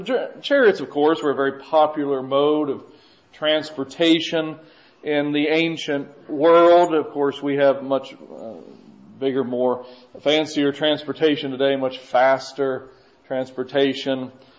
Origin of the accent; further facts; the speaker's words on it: Ohio, United States; I was born in Ohio, raised there, and we would travel to Florida once or twice a year.